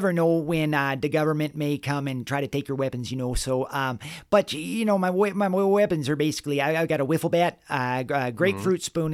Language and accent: English; Vermont, United States; I guess you could say that I'm basically from Vermont.